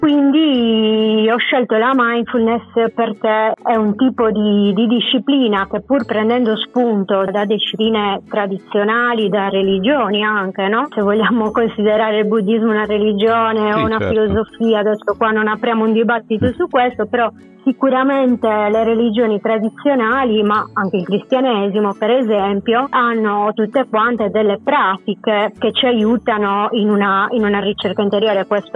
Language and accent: Italian; Cagliari, Sardinia, Italy; pur essendo nata e cresciuta a Cagliari mi sento proprio sarda. Sicuramente mi sento anche cagliaritana, però ecco, mi sento molto sarda anche relativamente a tutta la Sardegna